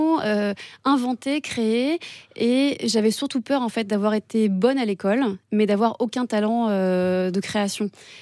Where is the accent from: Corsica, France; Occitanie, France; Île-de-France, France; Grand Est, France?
Île-de-France, France; Massy; Moi, j'ai grandi à Massy et j'ai passé jusqu'à mes 18 ans dans cette ville.